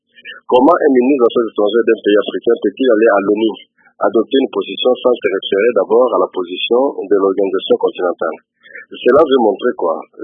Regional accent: DR Congo; chez nous en RDC.

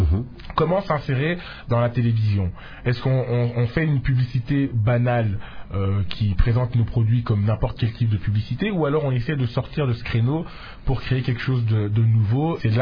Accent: DR Congo; je revenais en vacances en RDC, donc chaque année j'avais cette petite claque qui me rappelait que voilà, je suis congolais.

